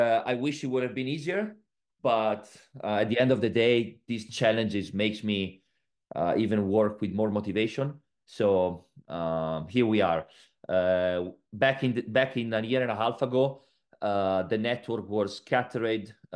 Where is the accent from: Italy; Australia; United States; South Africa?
Italy; Bologna, Emilia-Romagna; And growing up in Bologna, of course, for me